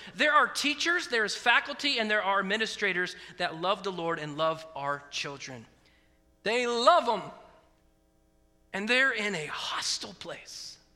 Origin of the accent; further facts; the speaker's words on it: West Coast, United States; I grew up on the West Coast, and the West Coast for education is not the best coast.